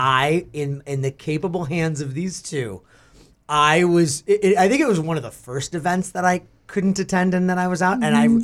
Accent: Midwest, United States; I grew up in the Midwest picking cherries with my grandmother.

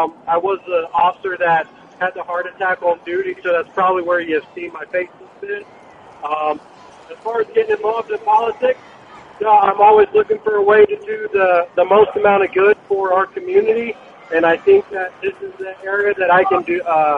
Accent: Memphis, Tennessee, United States; moved away; also born or lived in Mississippi; Yeah, so I grew up mostly in the Memphis, Tennessee area, right across state line in Mississippi.

